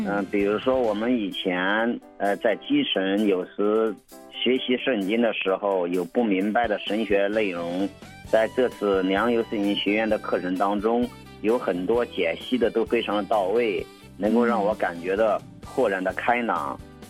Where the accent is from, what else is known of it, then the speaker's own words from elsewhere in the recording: Henan, China; 虽然说我是河南的，比如说我就知道我们曾经来我们河南学习的安徽的有个堂弟兄